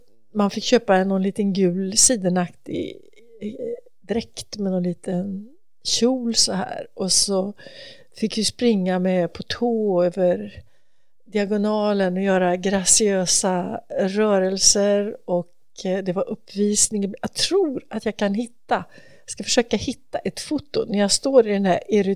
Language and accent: Swedish; Örebro, Örebro County, Sweden; i Örebro där jag växte upp